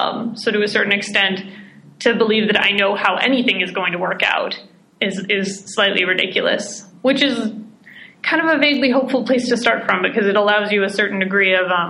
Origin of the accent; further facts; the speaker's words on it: California, United States; And I mean, I grew up in Silicon Valley.